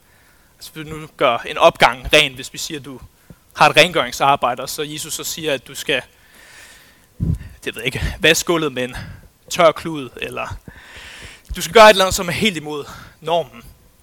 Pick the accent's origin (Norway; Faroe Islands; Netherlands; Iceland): Faroe Islands; Jeg kommer selv fra Færøerne